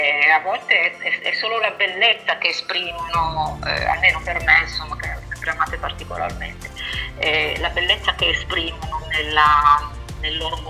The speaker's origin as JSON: {"language": "Italian", "town": "Milan", "region": "Lombardy", "country": "Italy", "said": "Ma io sono di Milano"}